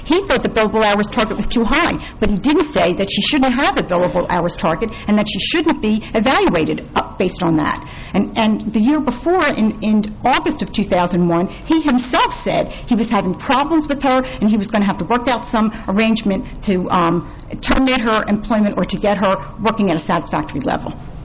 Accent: Philadelphia, Pennsylvania, United States; I'm from Philadelphia.

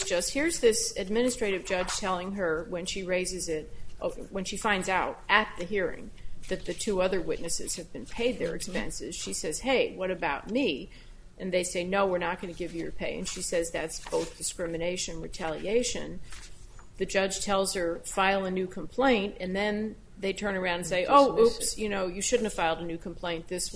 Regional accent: Texas, United States; And it's probably actually more like 1,400 miles away, I say, as a Texan

